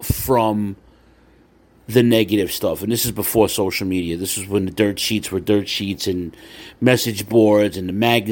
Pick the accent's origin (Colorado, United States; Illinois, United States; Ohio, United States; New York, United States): New York, United States; Queens; My parents are from Brooklyn. My cousins, my aunts and uncles, my grandparents are from Brooklyn. But I was raised in Queens. I would go to Brooklyn every day.